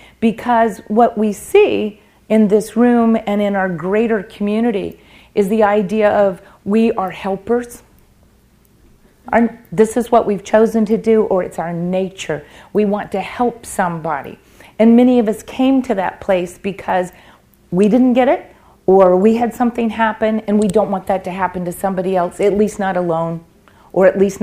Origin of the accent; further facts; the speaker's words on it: the South, United States; I see, I'm a Southerner.